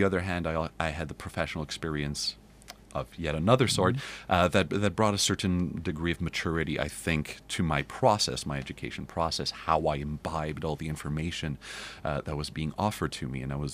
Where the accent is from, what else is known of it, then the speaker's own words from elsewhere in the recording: Montreal, Quebec, Canada; now in New York City, United States; I am from Montreal. I am now based in New York City.